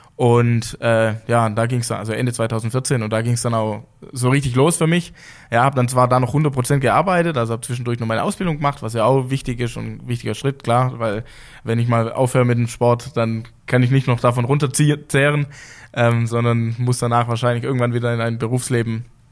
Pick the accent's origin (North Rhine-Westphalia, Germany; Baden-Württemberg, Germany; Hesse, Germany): Baden-Württemberg, Germany; Welzheim; also Welzheim ist mein Heimatort und wo ich früher Fußball gespielt habe